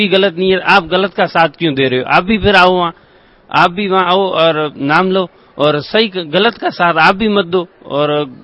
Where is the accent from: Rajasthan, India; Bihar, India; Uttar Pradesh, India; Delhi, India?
Rajasthan, India; Jodhpur; मैं जोधपुर से हूँ, राजस्थान से।